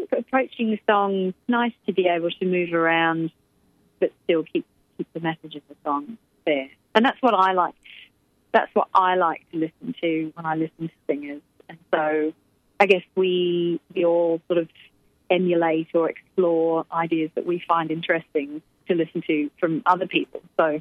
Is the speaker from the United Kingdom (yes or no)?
yes; England, United Kingdom; accent: English; Well, you know, I'm English, darling.